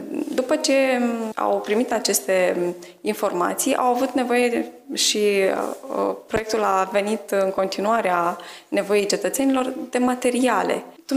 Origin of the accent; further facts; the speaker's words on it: Iași, Iași County, Romania; Important a fost pentru noi, ca ieșeni